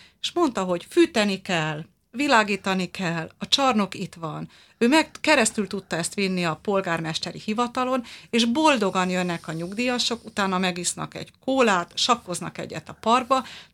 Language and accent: Hungarian; Nyíregyháza, Szabolcs-Szatmár-Bereg, Hungary; Én Nyíregyházán nőttem föl